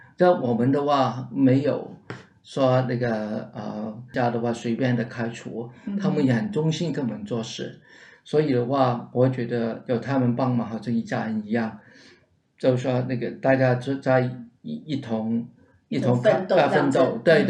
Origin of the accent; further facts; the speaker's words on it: Hong Kong; 在1963年 温带飓风来香港，把我们的屋顶全部吹走。